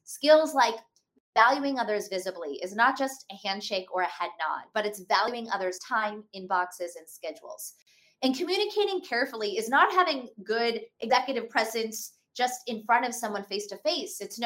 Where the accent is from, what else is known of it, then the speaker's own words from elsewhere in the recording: Pittsburgh, Pennsylvania, United States; first language Hindi; English is a second language; I grew up in Pittsburgh, Pennsylvania. My parents were Indian immigrants, so at home, we spoke Hindi, which meant when I got to school, I really struggled to find my voice. I had accented English.